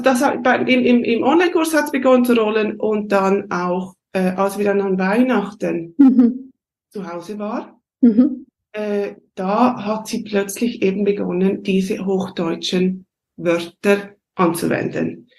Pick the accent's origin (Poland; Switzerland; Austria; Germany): Switzerland; accent: Swiss German; ich spreche Schweizerdeutsch und ich möchte das Schweizerdeutsch weitergeben